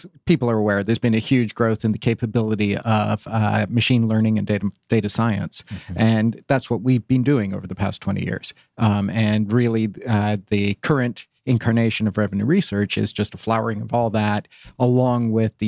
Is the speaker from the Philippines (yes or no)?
no; Ireland; now in Atlanta, United States; Oh, well, originally, I also moved to Atlanta about 20 years ago, and originally from Ireland.